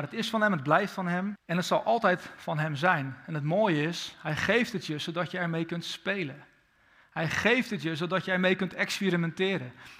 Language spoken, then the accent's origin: Dutch; Netherlands; Soms als Nederlanders hebben we daar zelfs schroom over.